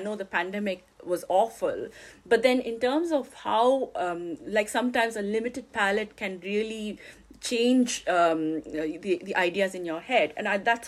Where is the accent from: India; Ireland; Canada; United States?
India; also born or lived in Germany; now in United Kingdom; So I'm from India, as my listeners know